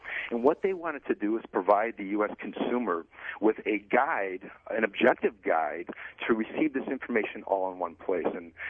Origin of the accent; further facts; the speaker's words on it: Chicago, Illinois, United States; Great to be with you today in my hometown of Chicago.